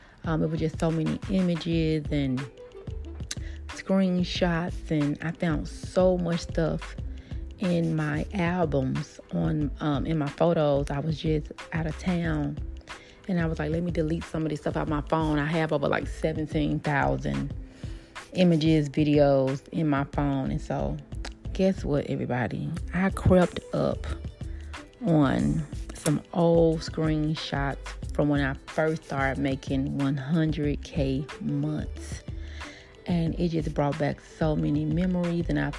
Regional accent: Memphis, Tennessee, United States; And I am from Memphis, Tennessee. And Memphis is super small. So, you know, the word gets around pretty fast. And so I was pretty popular in Memphis.

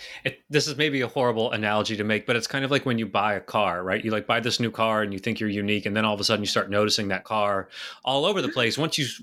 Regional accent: Texas, United States; I was born and raised in Texas. I was actually just there over this past weekend.

